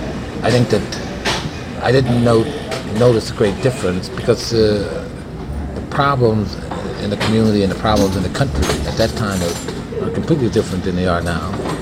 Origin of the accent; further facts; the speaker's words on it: Champaign, Illinois, United States; I enjoyed growing up in Northeast Champaign.